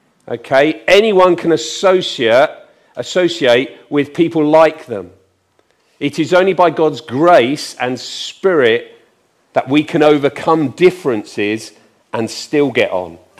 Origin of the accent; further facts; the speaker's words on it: England, United Kingdom; Incidentally, I'm English.